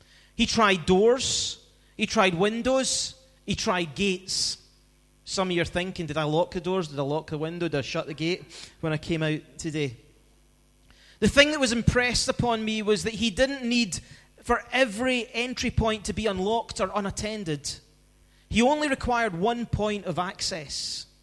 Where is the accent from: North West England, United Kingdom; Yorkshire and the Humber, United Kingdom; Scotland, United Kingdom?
Scotland, United Kingdom; I'm the Scottish guy on that core team.